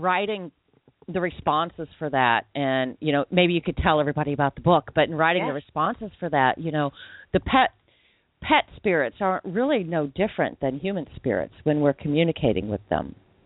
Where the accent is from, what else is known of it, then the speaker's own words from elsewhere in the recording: Bible Belt, United States; I grew up in the Bible Belt, and, you know, everyone talked about devil worship and evil.